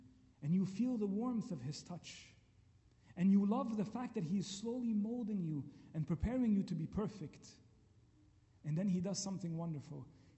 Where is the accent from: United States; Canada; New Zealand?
Canada; Montreal, Quebec; I grew up in Montreal